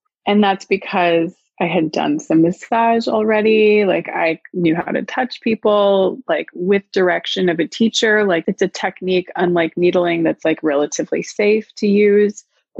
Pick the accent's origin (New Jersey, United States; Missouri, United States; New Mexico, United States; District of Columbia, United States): New Mexico, United States; So yes, I went to California. I'm from New Mexico. So going to school on the East Coast was like already like a leap.